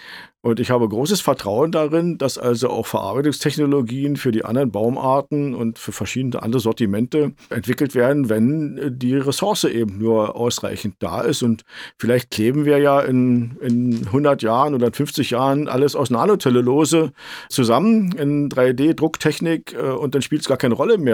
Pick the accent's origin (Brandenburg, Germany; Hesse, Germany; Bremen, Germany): Brandenburg, Germany; als wir 1990 das Waldumbruchprogramm in meinem Heimatland Brandenburg entworfen haben